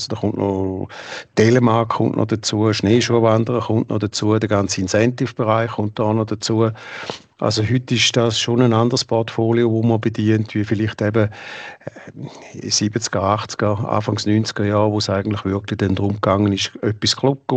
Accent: St. Gallen, Switzerland; ich bin ja ursprünglich aus dem Tackenburg, und habe da Skischule gegeben

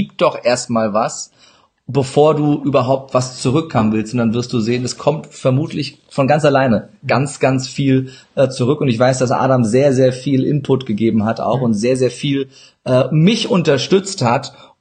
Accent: Turkey; German is a second language; Ich sage auch immer, ich bin Türke. Ich darf mich versprechen.

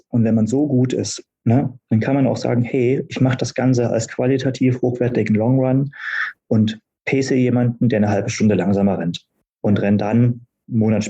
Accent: Berlin, Germany; zum Berlin-Marathon selbst in meiner Heimatstadt

